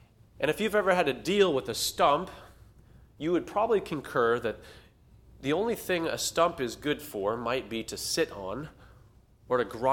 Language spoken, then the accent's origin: English; California, United States; Growing up in California, I would pass by the orchards of fruit or nut trees.